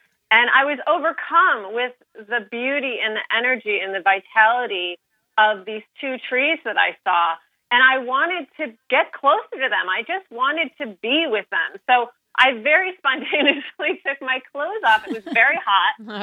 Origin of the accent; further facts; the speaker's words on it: Midwest, United States; now in California, United States; Well, I grew up in the Midwest, and of course, there's nature everywhere.